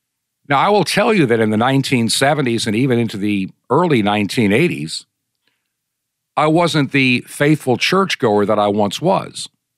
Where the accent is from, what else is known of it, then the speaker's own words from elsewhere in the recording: New York, United States; also born or lived in Brooklyn; I was born in Brooklyn, New York in 1954 to an unwed mother. I was placed for adoption before the age of 1.5 to a family living in Long Island.